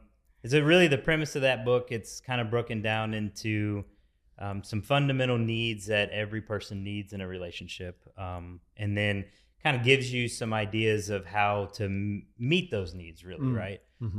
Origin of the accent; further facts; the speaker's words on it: Florida, United States; moved away as an adult; I'm originally from Florida, Panhandle, Florida. Moved to Texas with her, convinced her to move to Florida initially, but then, you know, had to eventually make its way back to Texas.